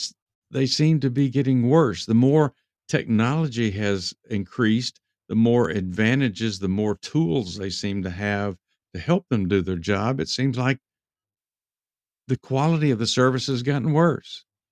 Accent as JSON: {"language": "English", "region": "Texas", "country": "United States", "tie": "born or raised there", "lives_now": "Georgia, United States", "said": "Of course, I grew up in Texas, and we had neighborhoods. We didn't have subdivisions like we have here in Georgia today."}